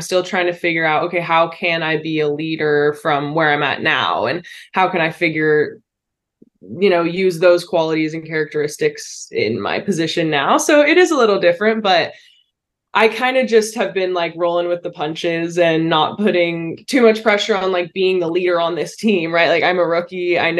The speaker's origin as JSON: {"language": "English", "region": "California", "country": "United States", "lives_now": "Los Angeles, United States", "said": "I'm from Northern California, so not too far from home, which is really nice. My parents can come down and watch my games, which has been great. I do miss the Bay Area a little bit"}